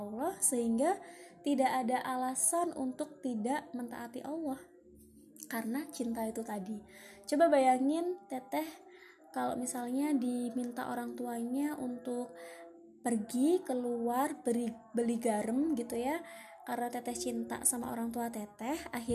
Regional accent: East Java, Indonesia; Meskipun sebenarnya aku bukan asalnya dari Jawa Barat atau dari Bandung, aku asalnya Jawa Timur asli. Ya, jadi perpaduan antara Tulungagung sama Nganjuk.

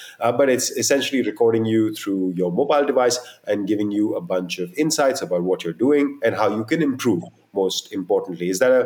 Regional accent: India; personally being an Indian. It's a sport I've grown up playing through the gullies and the schoolyards of India, wherever you go in India.

